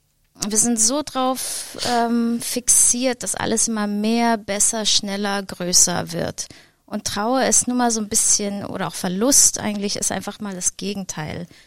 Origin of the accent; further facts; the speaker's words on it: Laos; ich bin viele Jahre in Laos aufgewachsen